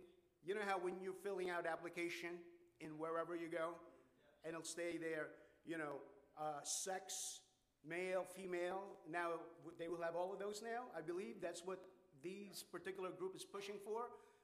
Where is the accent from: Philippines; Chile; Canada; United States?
Philippines; I was born in the Philippines, spent most of my boyhood there.